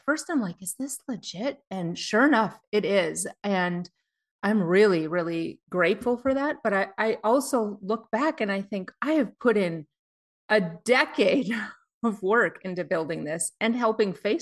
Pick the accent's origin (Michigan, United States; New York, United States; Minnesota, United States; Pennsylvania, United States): Minnesota, United States; Minneapolis; So I grew up in Minneapolis and I remember my dad buying a Texas Instrument home computer from some guy's house.